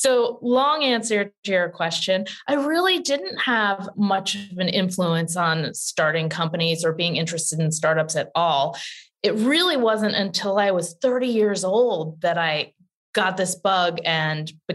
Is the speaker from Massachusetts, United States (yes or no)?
yes; Massachusetts, United States; I grew up in the suburbs of Boston and went to boarding school for high school, then to college in Pennsylvania